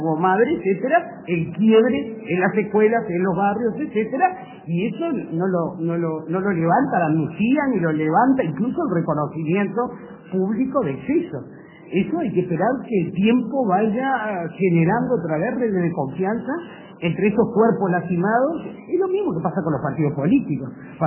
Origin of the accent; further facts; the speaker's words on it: Uruguay; Yo crecí en un Uruguay en donde el policía o el militar, crecí en el Uruguay a partir del 50, digamos, no está tan lejos